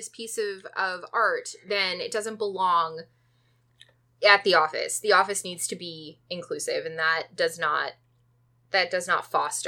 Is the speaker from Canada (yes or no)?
yes; Canada; and yes, I said it, Zed, I am Canadian